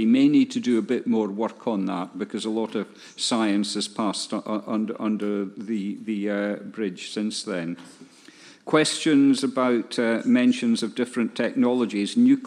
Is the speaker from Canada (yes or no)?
no; Dundee, Scotland, United Kingdom; it happened to take place in my hometown, which is Dundee.